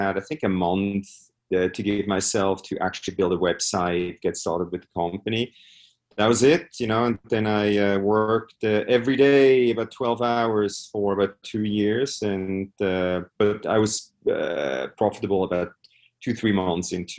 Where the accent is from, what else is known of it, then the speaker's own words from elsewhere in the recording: Switzerland; English is a second language; now in United States; I'm originally from Switzerland